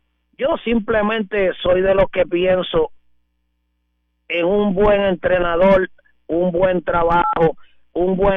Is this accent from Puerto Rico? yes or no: yes; Puerto Rico; como puertorriqueño